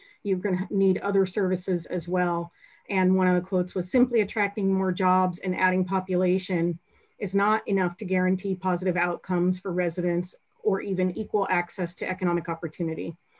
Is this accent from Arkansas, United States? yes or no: no; Black Diamond, Washington, United States; now in Bellevue, United States; I live in Bellevue. I grew up in Black Diamond.